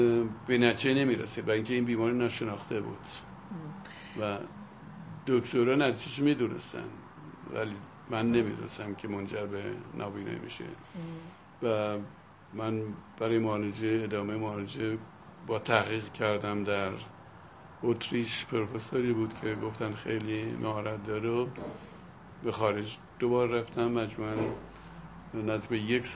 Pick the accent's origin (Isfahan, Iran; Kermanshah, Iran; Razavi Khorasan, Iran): Isfahan, Iran; Vanin; من در روستایی به اسم ونین متولد شدم، یکی از روستاهایی که در فاصله 12 کیلومتری اردستان قرار گرفته. اردستانم که فکر میکنم در جنوب شرقی اصفهان قرار گرفته، نزدیک کویره.